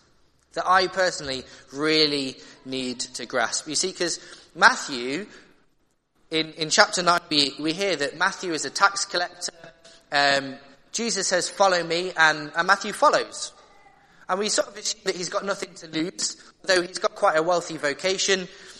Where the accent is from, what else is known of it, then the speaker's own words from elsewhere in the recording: Nottingham, East Midlands, United Kingdom; I grew up in Nottingham, so football is sort of the sport that you come up with.